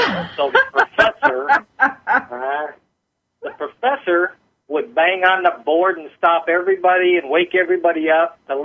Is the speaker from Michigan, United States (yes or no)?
yes; Michigan, United States; born there; I'm 53, and I'm white. And I was born in Michigan.